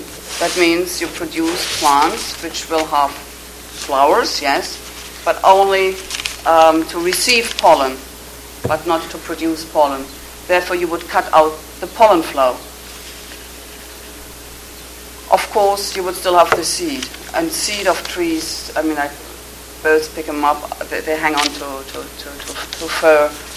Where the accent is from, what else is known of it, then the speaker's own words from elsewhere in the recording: Germany; now in United Kingdom; I'm originally from Germany. Now I live in the UK.